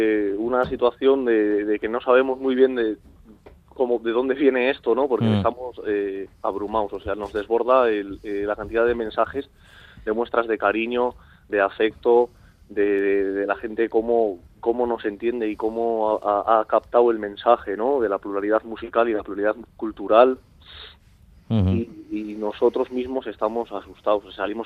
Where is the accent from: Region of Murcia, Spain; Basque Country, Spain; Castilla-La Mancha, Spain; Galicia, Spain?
Basque Country, Spain; nosotros somos vascos. Y como gitanos, que es nuestra música es la flamenca